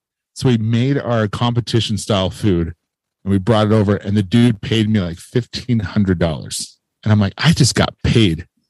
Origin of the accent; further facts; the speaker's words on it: Lehi, Utah, United States; I'm from Lehigh, Utah.